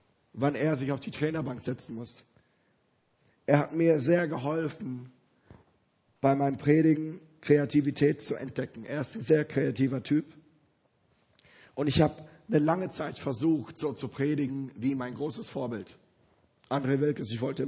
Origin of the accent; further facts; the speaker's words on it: Germany; Und als Deutscher stehe ich hier vor euch in Österreich